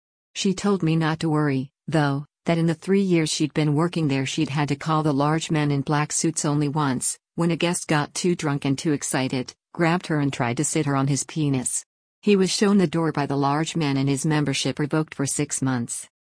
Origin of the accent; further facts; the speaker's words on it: United States; now in Hong Kong; explains I'm from the States here to work